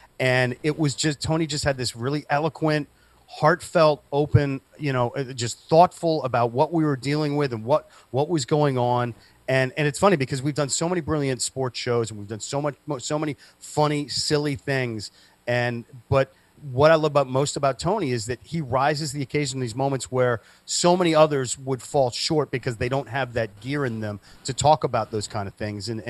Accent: Birmingham, West Midlands, United Kingdom; Technically, I am from England, yes, from Birmingham, I think.

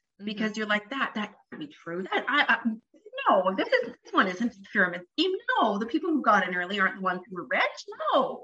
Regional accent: Canada; I can't say corporate America because I'm Canadian, corporate Canada doesn't have the same ring to it

